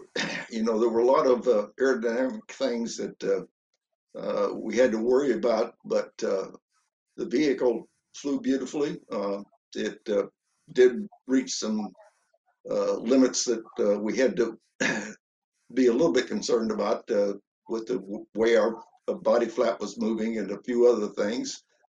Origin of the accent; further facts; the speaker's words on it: Houston, Texas, United States; I remember very well when I was a kid growing up in the Houston area, we used to go to the rodeo every year